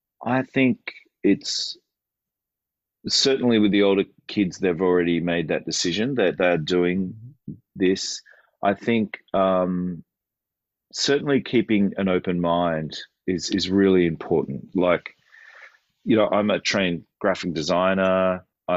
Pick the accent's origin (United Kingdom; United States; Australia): Australia; You know, I came from Australia and great play, there are great players here